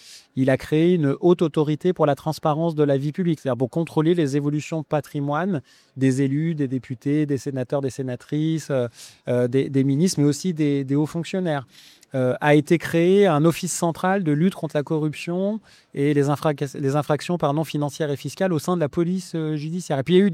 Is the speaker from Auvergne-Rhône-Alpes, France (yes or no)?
yes; Lyon, Auvergne-Rhône-Alpes, France; born there; J'ai commencé le journalisme à 18 ans à Lyon, où je suis né, en effet, à Lyon Figaro.